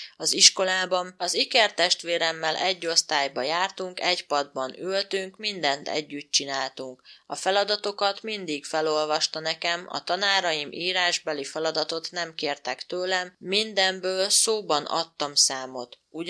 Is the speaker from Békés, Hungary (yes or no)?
yes; Kondoros, Békés, Hungary; now in Budapest, Hungary; 47 éves vagyok, Kondorosról származom, édesanyám most is ott él, édesapám már meghalt. Két testvérem van, egy nővérem és egy ikertestvérem. Feleségemmel és egy szemlány gyermekünkkel Budapesten a 11. kerületben élünk.